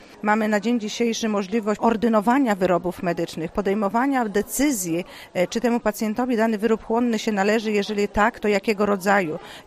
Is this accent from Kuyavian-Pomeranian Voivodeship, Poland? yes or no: yes; Kuyavian-Pomeranian Voivodeship, Poland; ale pochodzę z rejonu kujawsko-pomorskiego